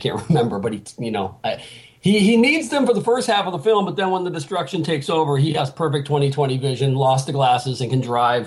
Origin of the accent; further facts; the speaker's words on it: Springfield, Massachusetts, United States; I met him years ago. I'm from Springfield, Massachusetts, and he would come to the Berkshires Williamstown, the Williamstown Film Festival.